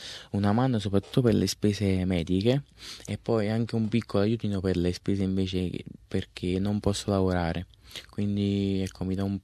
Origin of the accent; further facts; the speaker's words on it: Maddaloni, Campania, Italy; Io sono di Maddaloni, provincia di Caserta.